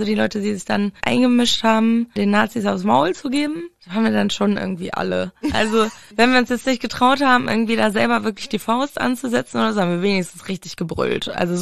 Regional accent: Ahrensburg, Schleswig-Holstein, Germany; Und es war so ein bisschen bei uns in Ahrensburg, wo ich halt aufgewachsen bin, da ist es halt so gewesen

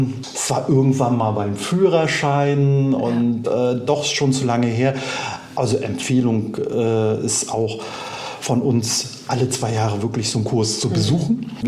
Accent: Mecklenburg-Vorpommern, Germany; Ich bin echter Rüganer. Oh, ich bin auf Rügen geboren, wohne seit 46 Jahren hier auf Rügen, also so ein echter Fischkopf.

